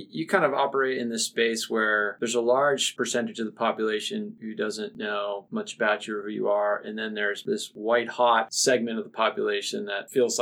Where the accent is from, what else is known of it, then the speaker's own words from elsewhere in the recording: New Hampshire, United States; I grew up in New Hampshire, so a lot of the Guilford.